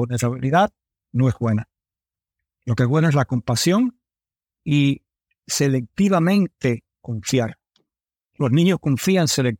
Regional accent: New York, United States; also born or lived in Miami; Me crié en Nueva York y en Miami, cuando en una parte de un barrio de alemanes y irlandeses. Hispano, mi padre era español, hispano, no soy rubio.

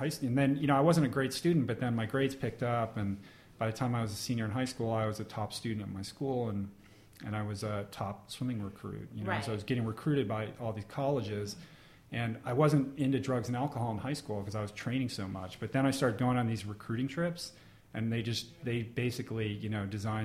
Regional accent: Washington, District of Columbia, United States; Washington, D.C.

